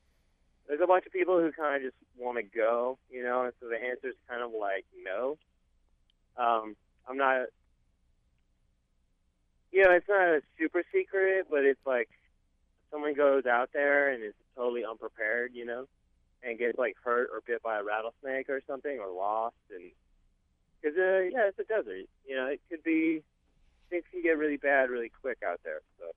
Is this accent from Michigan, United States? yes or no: no; Los Angeles, California, United States; moved away as an adult; now in New York City, United States; from Los Angeles originally. I grew up on the West Side near the beach, and I went to school at NYU, and I moved to New York City when I was 18.